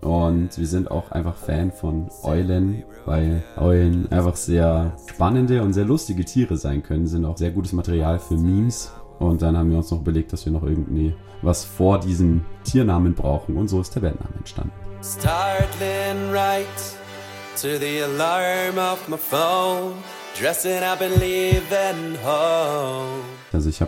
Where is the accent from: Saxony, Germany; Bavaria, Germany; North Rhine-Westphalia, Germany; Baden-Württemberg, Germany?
Saxony, Germany; Chemnitz; Sänger der Band und wir kommen aus der Stadt Chemnitz.